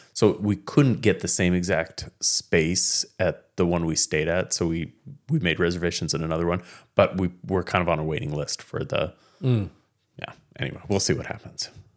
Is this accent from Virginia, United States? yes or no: no; Oregon, United States; We're like, oh, no, we're from Oregon.